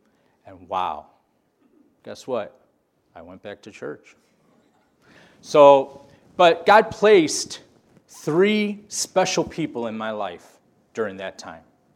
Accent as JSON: {"language": "English", "town": "Blue Island", "region": "Illinois", "country": "United States", "tie": "born or raised there", "said": "I grew up not too far from here. I grew up in Blue Island, and I grew up going to a little Baptist church in Posen."}